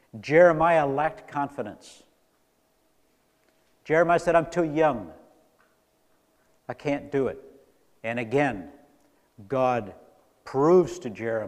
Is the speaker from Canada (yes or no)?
no; Mali; moved away as an adult; now in United States; I grew up in Africa. I grew up in West Africa, in the country of Mali, in the desert.